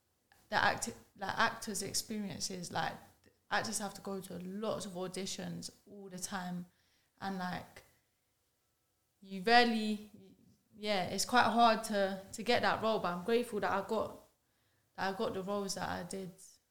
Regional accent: Kennington, London, United Kingdom; So I was born in Kennington, but then I moved to Waterloo, which is, like, quite central, so you just see everything.

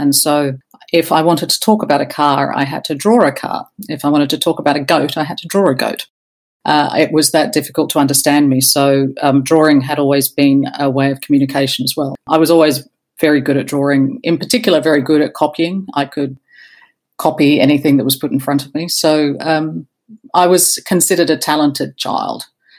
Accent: Brisbane, Queensland, Australia; I was raised in the northern suburbs of Brisbane. It wasn't exactly … because it was such a new suburb, it was very aspirant.

